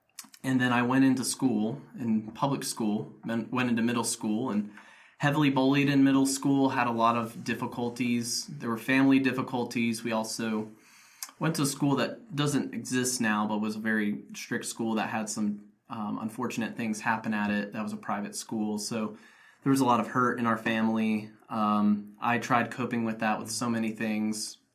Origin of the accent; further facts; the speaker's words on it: New Bern, North Carolina, United States; being a part of prayer ministries around my hometown in New Bern, and praying with leaders there.